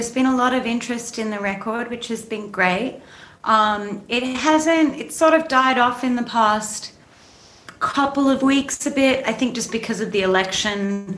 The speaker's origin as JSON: {"language": "English", "town": "Sydney", "region": "New South Wales", "country": "Australia", "tie": "born or raised there", "lives_now": "Nashville, United States", "said": "But I am Australian, and I was born in Sydney and then raised kind of all over the place."}